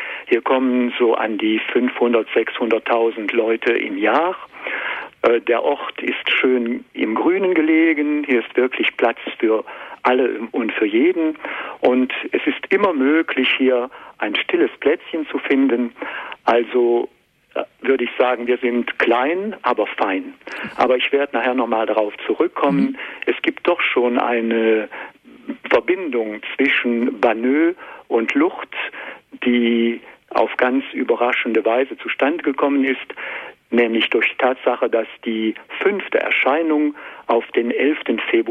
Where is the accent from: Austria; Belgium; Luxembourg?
Belgium; Wirtsfeld, Wallonia; dass unser kleines Dorf Wirtsfeld in der Belgischen Eifel eigentlich kein Dorf ist